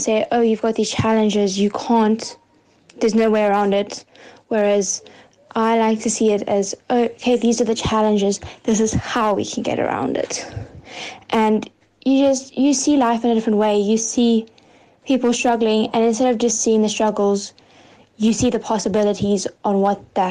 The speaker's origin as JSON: {"language": "English", "town": "Port Elizabeth", "region": "Eastern Cape", "country": "South Africa", "tie": "born there", "said": "I'm 17. I was born in Port Elizabeth, but we lived in Grahamstown in 2003."}